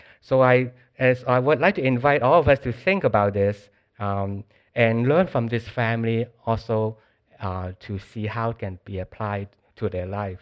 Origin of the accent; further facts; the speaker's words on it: Hong Kong; I was born in Hong Kong and was actually also raised in Hong Kong.